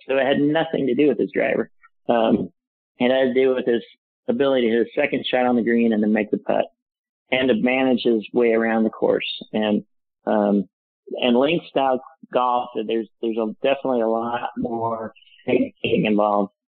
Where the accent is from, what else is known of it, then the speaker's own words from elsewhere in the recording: Phoenix, Arizona, United States; Well, a guy growing up in Phoenix, Arizona, I'm not used to wind or clouds for that matter.